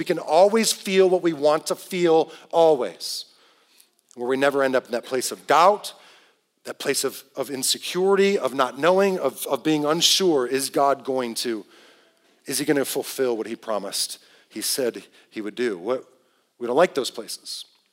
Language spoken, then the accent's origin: English; Detroit, Michigan, United States; I grew up in Detroit, got to go back there a couple of weeks ago.